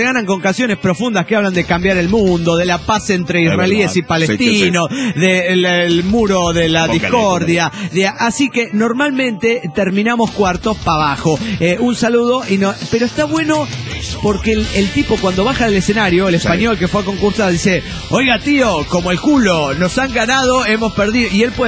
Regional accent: Cochabamba, Bolivia; de Cochabamba, Bolivia.

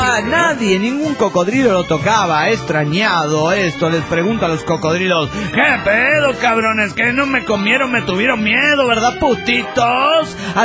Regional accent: Cancún, Quintana Roo, Mexico; de Cancún, Quintana Roo.

